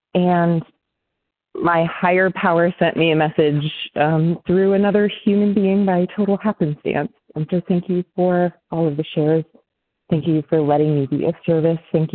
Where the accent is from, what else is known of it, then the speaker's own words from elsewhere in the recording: New Hampshire, United States; I'm from New Hampshire, and I'm a compulsive overeater